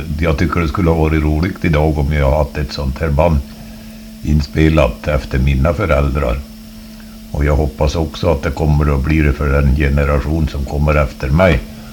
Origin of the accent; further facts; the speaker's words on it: Finnskoga, Värmland, Sweden; Jag föddes i Rådlesbråten i norra Finnskoga den 17 januari 1922. Vi bodde då i ett litet torp som hette Linsta